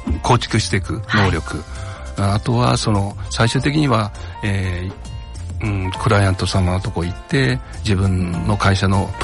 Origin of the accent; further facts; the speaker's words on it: Oita, Japan; born there; 生まれは九州の大分なんですね、はい、で先般ちょっと田舎の方に 私の兄が実家の方でいますんで